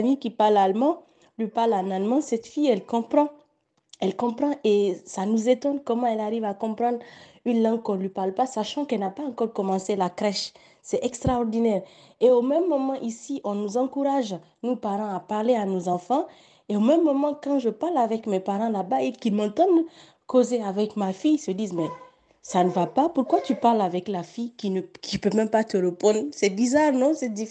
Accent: Niger; first language Zarma; French is a second language; je lui parle ma langue maternelle qui est le jama, puisque je viens du Niger

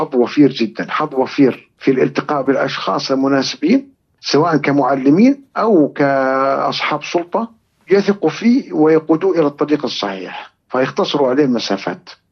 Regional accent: Saudi Arabia; كوني على يقين أنه إحنا كسعوديين مندهشين أكثر من غير السعوديين

